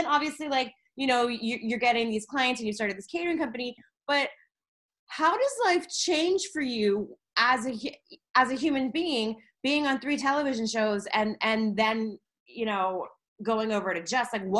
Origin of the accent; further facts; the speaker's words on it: Rockville, Maryland, United States; now in Las Vegas, United States; My grandparents lived in Silver Spring. I was born in Rockville.